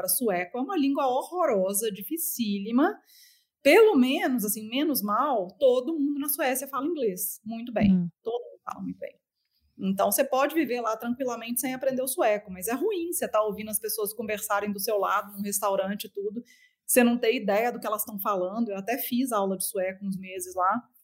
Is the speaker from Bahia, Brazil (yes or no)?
no; Belo Horizonte, Minas Gerais, Brazil; also born or lived in Sweden / England; now in São Paulo, Brazil; Sou de onde? BH.